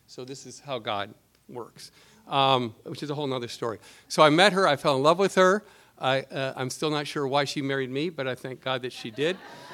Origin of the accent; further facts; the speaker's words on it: United States; I'm an American, she's a Chinese native, but she soon become an American citizen very soon.